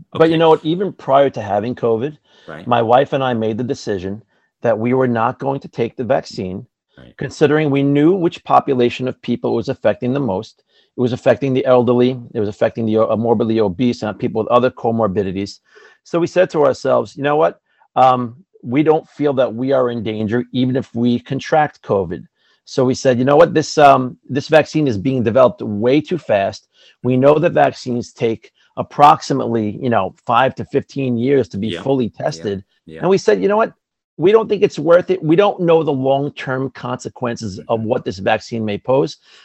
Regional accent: United States; I'm an American first. Okay, I'm an American first and I believe in freedom.

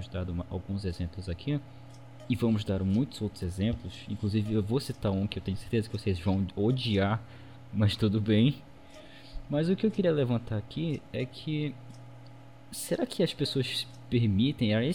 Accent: Belém, Pará, Brazil; Sim, eu moro no Pará, velho. Sou de Belém do Pará.

